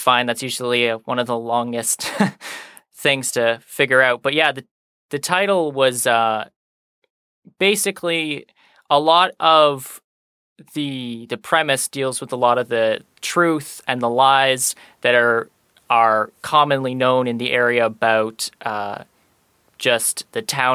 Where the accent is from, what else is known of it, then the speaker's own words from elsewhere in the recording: Canada; it does take place in my home country, Canada